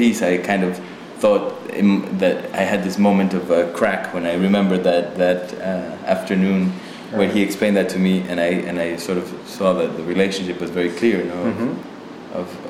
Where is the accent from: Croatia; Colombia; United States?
Colombia; Cali, Valle del Cauca; And yeah, the salsa also has this moment of celebrating Cali, my hometown.